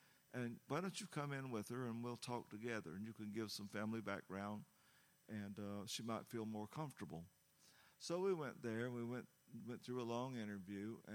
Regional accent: Southern United States, United States; Now, keep in mind, I'm a Southerner.

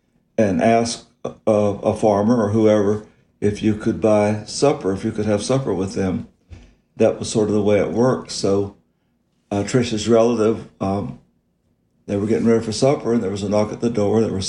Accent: South Carolina, United States; also born or lived in Indiana; and of course I'm from South Carolina, I was living in Indiana

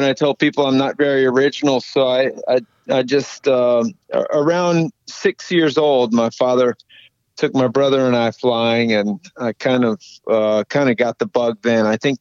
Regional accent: Orange, California, United States; born there; I was born in Orange, California, Orange County, a suburb of Los Angeles area.

